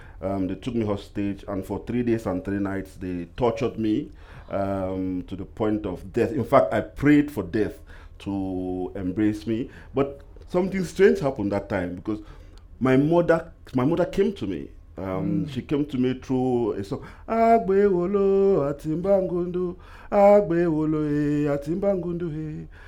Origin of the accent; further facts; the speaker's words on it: Cameroon; accent: Cameroonian; English is a second language; I walked up to him, excuse me, with my thick Cameroonian accent, right? Excuse me, do you know a Cameroonian?